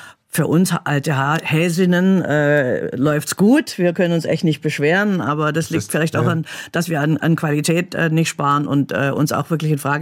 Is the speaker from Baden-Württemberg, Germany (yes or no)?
yes; Stuttgart, Baden-Württemberg, Germany; now in Berlin, Germany; ich komme aus Stuttgart, bin Italienerin mit schwäbischem Migrationshintergrund.